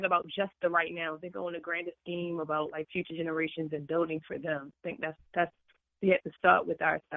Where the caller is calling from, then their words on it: Baltimore, Maryland, United States; I'm calling from Baltimore.